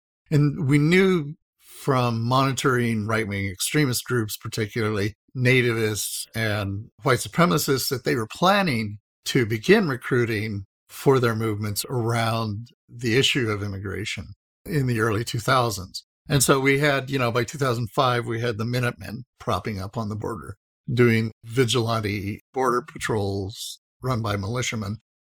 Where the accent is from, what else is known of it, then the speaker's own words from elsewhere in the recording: Idaho, United States; I grew up in Idaho. My wife's from Montana. I spent a lot of time in rural areas